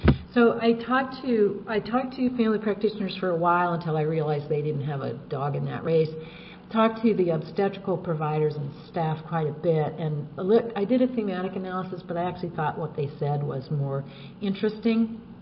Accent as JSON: {"language": "English", "region": "West Coast", "country": "United States", "said": "I'm from the West Coast, so we will call those hills"}